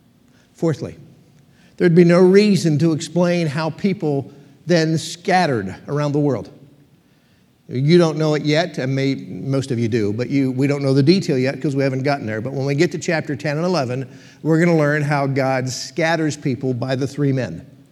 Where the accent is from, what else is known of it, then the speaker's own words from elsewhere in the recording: Pennsylvania, United States; I grew up in Pennsylvania. That's my home.